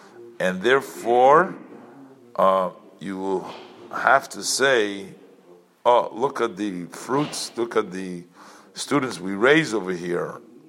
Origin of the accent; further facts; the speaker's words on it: Brooklyn, New York, United States; moved away; I was sent from from Brooklyn to study in Yerushalayim in Torah Semes